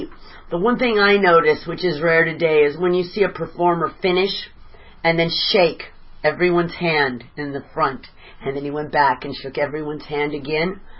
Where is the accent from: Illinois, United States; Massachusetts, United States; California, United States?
California, United States; San Pedro; now in Northern California, United States; It's, I love my hometown, San Pedro. I never thought I'd be a Northern California person